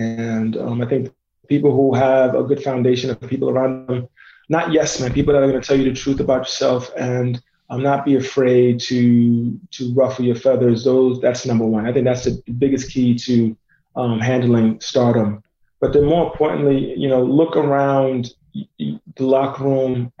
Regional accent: New York City, New York, United States; parents are Nigerian, went to Indiana University. I was born and raised in New York City

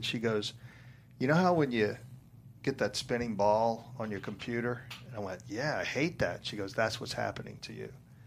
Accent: Baton Rouge, Louisiana, United States; I was getting ready to go home to my hometown, Baton Rouge, to spend Christmas with my family.

